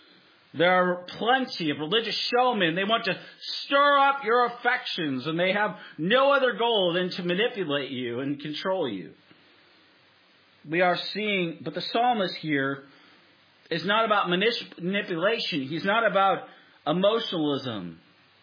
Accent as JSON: {"language": "English", "town": "Seattle", "region": "Washington", "country": "United States", "tie": "born or raised there", "said": "Born and raised in Seattle. I live here in Southern Oregon."}